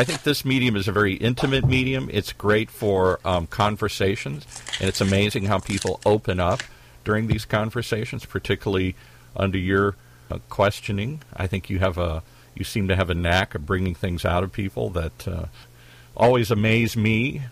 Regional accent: Detroit, Michigan, United States; It isn't like when I grew up in Detroit, everywhere we went, there were giant manufacturing facilities here.

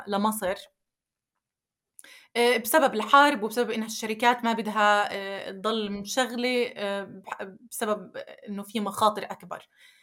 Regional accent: Palestine; لأنه أحد المخاوف اللي بنخاف منها كفلسطينيين وكعرب

